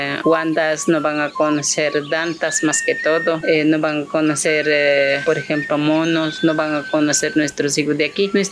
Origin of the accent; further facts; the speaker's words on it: Arajuno, Pastaza, Ecuador; Yo soy de la Seploa, comunidad ecológica de Oglán Alto, de Arajuna, perteneciente a CAT, que es la Arawano, el Yuliak de Kikinkichua, Arunacuna Manda.